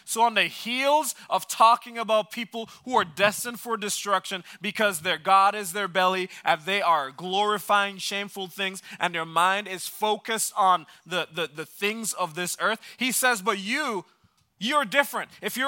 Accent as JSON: {"language": "English", "country": "Jamaica", "lives_now": "United States", "said": "Except for me, I'm a Jamaican citizen, or I still have a Jamaican passport."}